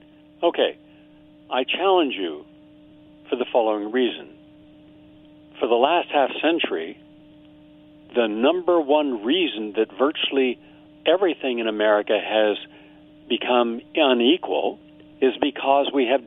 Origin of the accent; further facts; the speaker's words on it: Kentucky, United States; whether it was coal miners in Tennessee, West Virginia, my home state, Kentucky, and parts of Pennsylvania.